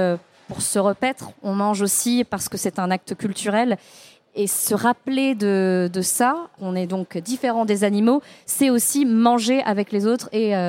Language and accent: French; Marseille, Provence-Alpes-Côte d'Azur, France; Parlant de chez moi, à Marseille